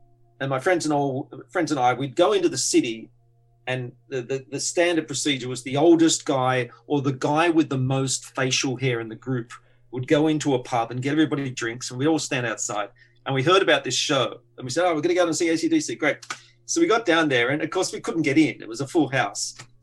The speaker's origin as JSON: {"language": "English", "town": "Sydney", "region": "New South Wales", "country": "Australia", "tie": "born or raised there", "said": "all that stuff I was telling you about growing up in Sydney in the 70s and 80s."}